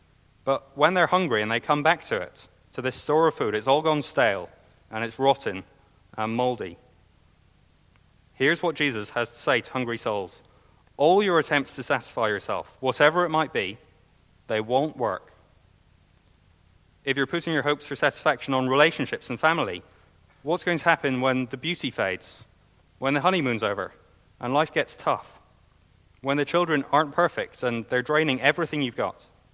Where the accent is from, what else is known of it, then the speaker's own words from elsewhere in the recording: Scotland, United Kingdom; Now, maybe I'm just being pessimistic, being a Scot.